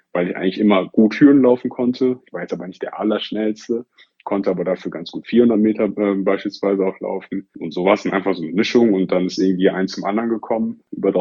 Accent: Oberhausen, North Rhine-Westphalia, Germany; auf der anderen Seite gab es so einen sogenannten Schulwaldlauf bei uns in Oberhausen.

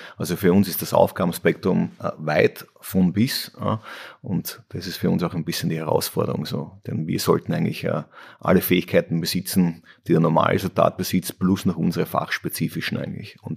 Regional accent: Austria; bei uns in Österreich als Beispiel für 40 Kilometer würden wir in Österreich, sagen wir zu Hause, eine Stunde vielleicht brauchen

